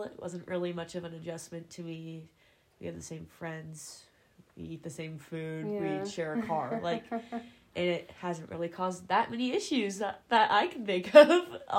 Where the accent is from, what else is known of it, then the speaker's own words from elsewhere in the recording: Snohomish, Washington, United States; now in Missoula, United States; We are both from Snohomish, Washington. We're born and raised there, and Missoula has very quickly become a new home to us.